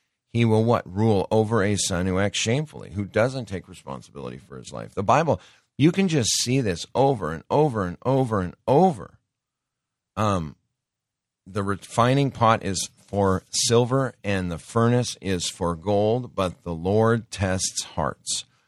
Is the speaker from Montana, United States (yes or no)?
yes; Montana, United States; I grew up in Montana on country music